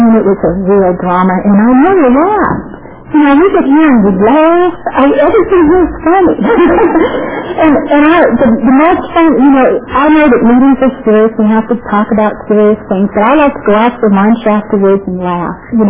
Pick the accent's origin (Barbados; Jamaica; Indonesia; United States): United States; Chicago, Illinois; I was born in Chicago, Illinois, and I lived in a Polish and Czechoslovakian neighborhood.